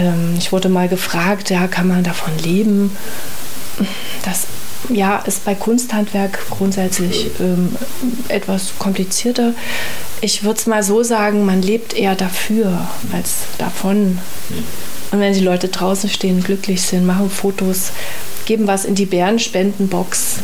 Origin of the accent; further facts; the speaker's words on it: Erfurt, Thuringia, Germany; Ich bin in Erfurt aufgewachsen und habe meine Christenlehre in der Ägidienkirche verbracht.